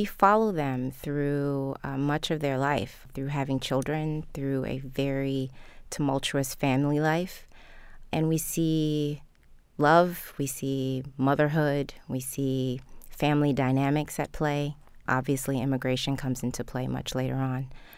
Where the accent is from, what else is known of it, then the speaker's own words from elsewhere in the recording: Baltimore, Maryland, United States; So that explains why I do not have a very good Trini accent. We are from Baltimore, and I grew up in Northwood community.